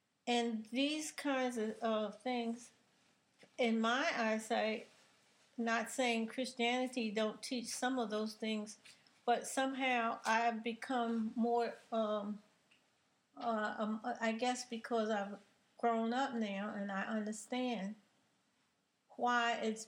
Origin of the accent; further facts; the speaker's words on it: Alabama, United States; I'm from Alabama, down there in the country where we were very much Christians, and we knew what the type of life we lived, being black in the South.